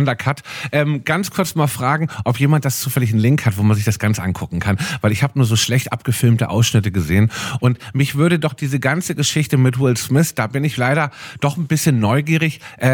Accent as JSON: {"language": "German", "region": "Hamburg", "country": "Germany", "said": "Als Hamburger"}